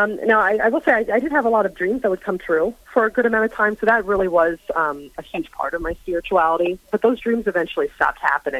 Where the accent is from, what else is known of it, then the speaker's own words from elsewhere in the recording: Bible Belt, United States; I was surrounded by a lot of non-denominational Christians growing up in the Bible Belt.